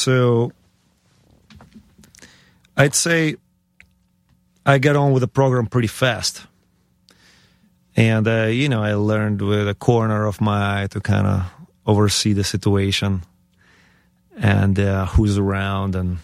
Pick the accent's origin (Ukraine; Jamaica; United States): Ukraine; moved away; Chiefly it's because my head was completely blown off my shoulders when I came from Ukraine.